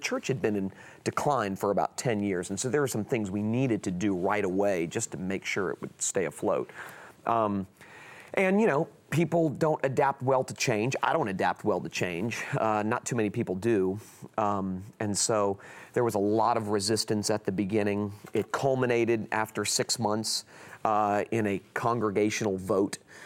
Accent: Florida, United States; I had planted a church back home. I'm from South Florida.

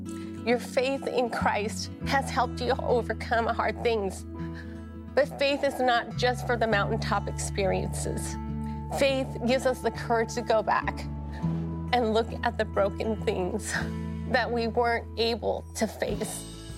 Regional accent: United States; born there; my parents emigrated here from Hong Kong, and I was born in Chinatown.

